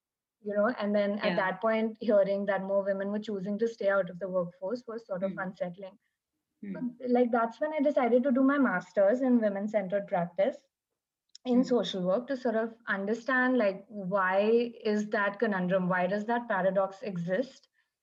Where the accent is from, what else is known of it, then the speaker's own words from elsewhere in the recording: New Delhi, Delhi, India; also born or lived in Bombay; I grew up in New Delhi. I've lived here pretty much all of my life. My life has been a lot of Delhi, Bombay, Delhi. So that's where I grew up.